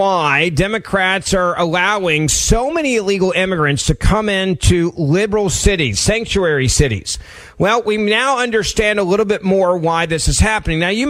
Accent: Memphis, Tennessee, United States; My hometown of Memphis has the highest property taxes of any city in Tennessee.

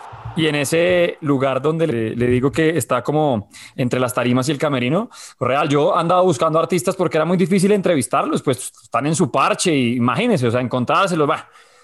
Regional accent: Colombia; ¿tú de dónde vienes? Y yo, de Colombia.

